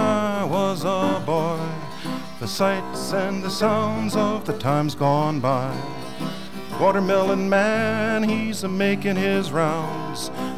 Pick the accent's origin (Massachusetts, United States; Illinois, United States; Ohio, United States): Illinois, United States; Chicago; And so I grew up in Chicago my first 7 years or so, and I have real strong memories about it as a little boy, and things were really very quite different then. It was an Italian and Jewish neighborhood, the Douglas Park area.